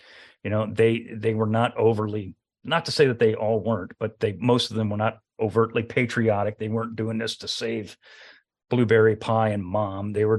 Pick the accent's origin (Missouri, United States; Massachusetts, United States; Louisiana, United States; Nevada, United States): Louisiana, United States; The 32nd ID is sent to, of all places, my home state, Louisiana